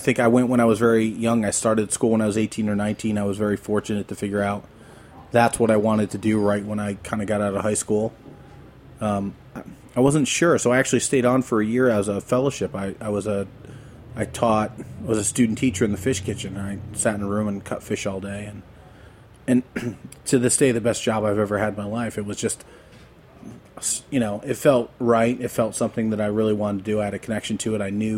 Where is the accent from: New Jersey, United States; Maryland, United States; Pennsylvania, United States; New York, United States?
New York, United States; also born or lived in Illinois / Ohio; I grew up in the Hudson Valley near Poughkeepsie. And my dad moved around a lot when we were kids. Not a lot, but I was born in Illinois and lived in Ohio and settled in New York in the late 70s